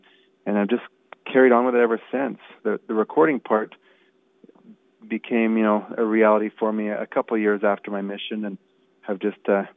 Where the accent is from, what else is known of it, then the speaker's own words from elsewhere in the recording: Alberta, Canada; I'm from Alberta, Canada, and I've been doing this for quite a few years.